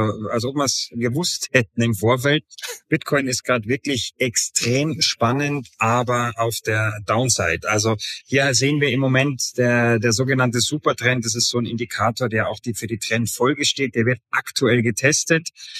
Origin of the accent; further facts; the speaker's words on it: Bavaria, Germany; Als Bayer sagt man lieber weiß-blau.